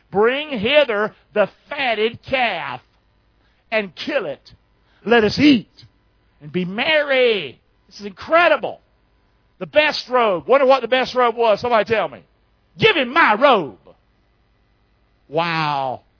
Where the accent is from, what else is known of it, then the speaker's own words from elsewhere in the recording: the South, United States; I'm from the South. We go, we're going to hug your neck.